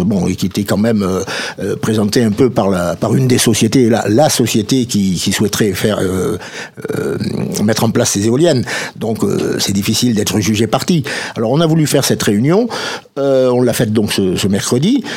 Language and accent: French; France; mais chez nous en France, on nous a dit l'éolien va contribuer à la diminution du CO2